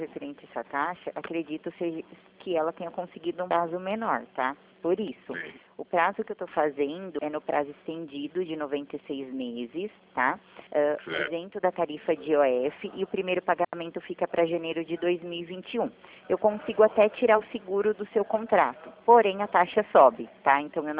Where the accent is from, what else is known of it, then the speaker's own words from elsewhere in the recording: Limeira, São Paulo, Brazil; De Limeira.